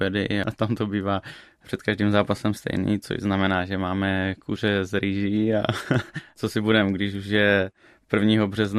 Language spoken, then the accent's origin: Czech; Brno, South Moravian Region, Czechia; Narodil jsem se v Brně. Asi do mých 13 let jsme bydleli také přímo v Brně a teďka momentálně moji rodiče bydlí v Popůvkách, což je kousek u Brna, kde jsem bydlel asi 5 let možná a teďka bydlím tady.